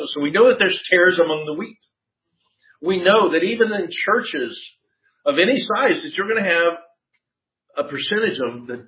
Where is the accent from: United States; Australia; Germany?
United States; Texas; Well, I was born in the U.S. I'm a Texan.